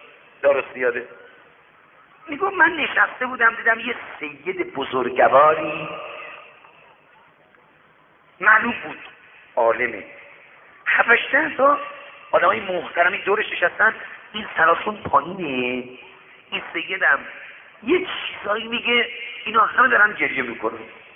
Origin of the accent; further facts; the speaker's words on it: Shiraz, Fars, Iran; گفت شما اهل کجا هستی؟ گفتم شیراز.